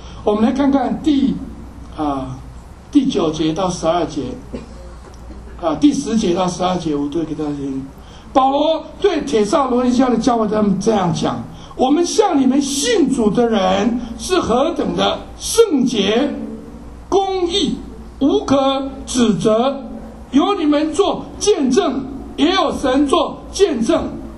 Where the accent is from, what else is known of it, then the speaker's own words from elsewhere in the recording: China; 所以有人说，我们中国人呢